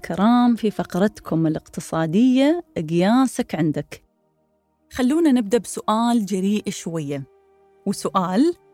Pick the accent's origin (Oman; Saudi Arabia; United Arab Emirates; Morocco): United Arab Emirates; في بيوت وايد عندنا في الإمارات